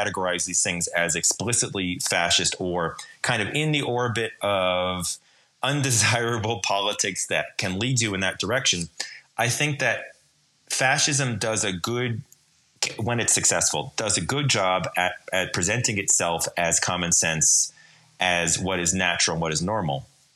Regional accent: New Jersey, United States; just thinking of my own experience as like a cis white guy growing up in New Jersey in the 80s and 90s.

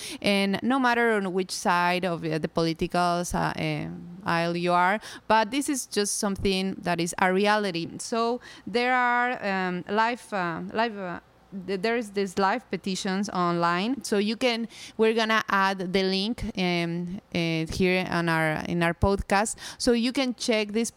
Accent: Ecuador; moved away as an adult; now in Hawaii, United States; I'm from Ecuador, but I'm currently living here in Hawaii. I moved here last year

